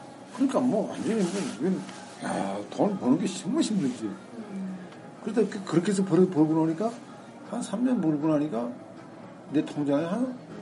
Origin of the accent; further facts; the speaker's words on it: North Korea; moved away; 이게 내 회사 이름이에요. 내 고향의 이름을 따서. 그래서 우리 탈북자들이 나 우리 북경 와서